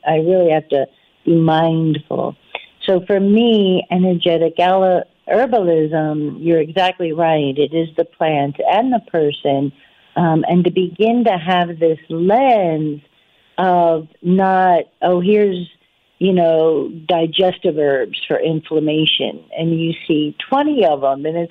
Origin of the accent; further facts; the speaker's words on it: Northern US, United States; now in Charlottesville, United States; You know, I'm a Yankee, I'm a Northerner, and here I am in Charlottesville, and I just wilt in the summers.